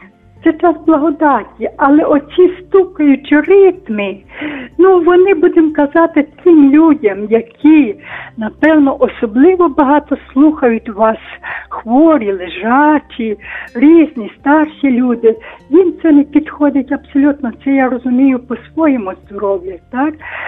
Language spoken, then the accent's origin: Ukrainian; Lviv, Lviv Oblast, Ukraine; я зі Львова.